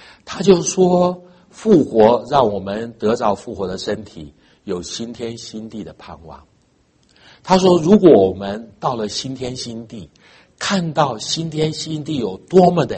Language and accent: Chinese; China; 我们中国人都说曾经沧海怎么样难为水